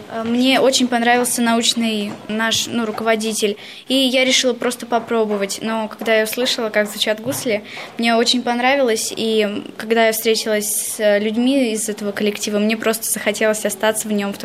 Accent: Moscow, Russia; Мы из Строгино, мы учимся в Доме творчества.

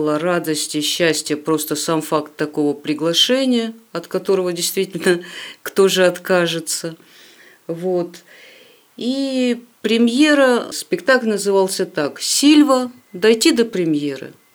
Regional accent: Vorkuta, Komi Republic, Russia; born there; сама я родилась в Воркуте, в семье актеров Воркутинского драматического театра. И мама, и папа были актерами.

